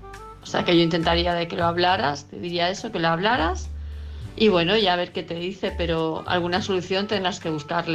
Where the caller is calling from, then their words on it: Palma de Mallorca, Balearic Islands, Spain; de Palma de Mallorca